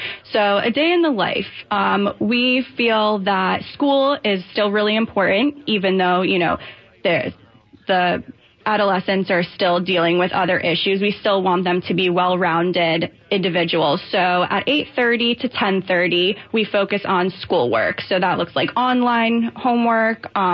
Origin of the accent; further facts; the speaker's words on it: Boca Raton, Florida, United States; So I'm 27 years old, and I grew up in Boca Raton, Florida.